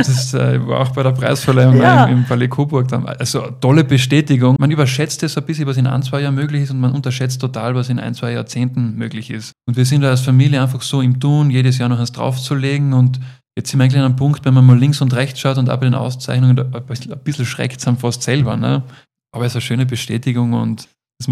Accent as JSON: {"language": "German", "region": "Carinthia", "country": "Austria", "tie": "born or raised there", "said": "Ich bin am Ostersee aufgewachsen, da war dann einfach immer Nebel im Herbst, weil natürlich die Kärntner Seenplatte dampft ab"}